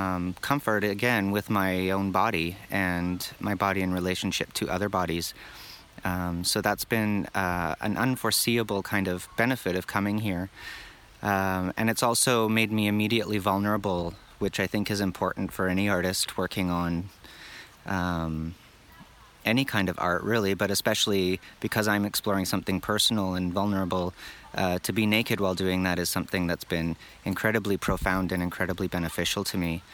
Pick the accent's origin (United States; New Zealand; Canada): Canada; Lethbridge, Alberta; I come from Lethbridge, Alberta.